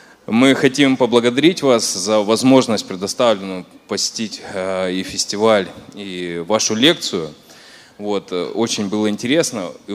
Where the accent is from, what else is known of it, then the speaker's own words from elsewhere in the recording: Yuzhno-Sakhalinsk, Sakhalin Oblast, Russia; Я приехал сюда из Южно-Сахалинска специально попасть на вашу лекцию.